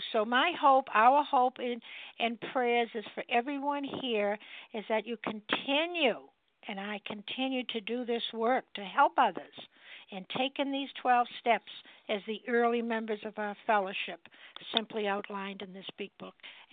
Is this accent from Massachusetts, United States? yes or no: yes; Massachusetts, United States; I'm from Massachusetts.